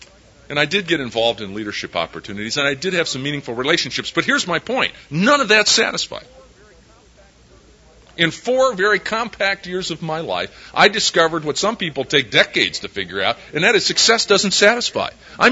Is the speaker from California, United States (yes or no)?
no; Rockford, Illinois, United States; that summer I went home to Rockford, Illinois, my hometown